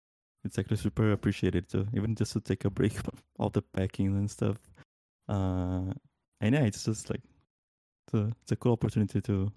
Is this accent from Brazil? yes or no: yes; Brasilia, Federal District, Brazil; English is a second language; now in Toronto, Canada; I'm from Brazil, Brasilia, the capital. Currently, I'm living in Toronto, but I'm like Link said, I'm moving back home next week.